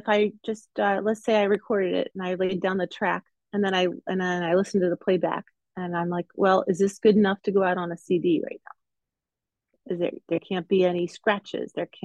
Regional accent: Philadelphia, Pennsylvania, United States; And it's the … my hometown, and they're, my opinion, the greatest orchestra.

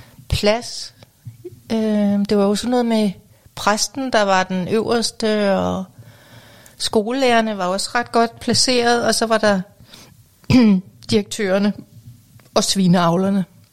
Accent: Bjerringbro, Central Denmark Region, Denmark; Det var jo blandt andet i Bjerringbro

